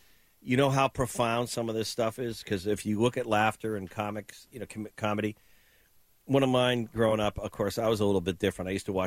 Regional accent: Massachusetts, United States; I grew up on the North Shore of Boston, and in Swampscott and Marblehead downtown, there used to be, I think they called it the comic book shop

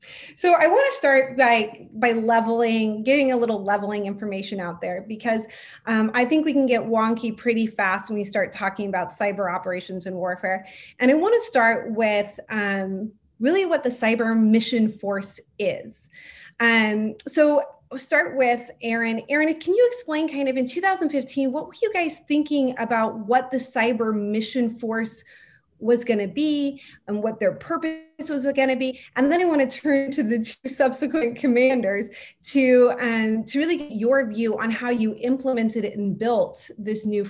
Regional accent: San Antonio, Texas, United States; who is coming from the beautiful city of San Antonio, Texas, my hometown.

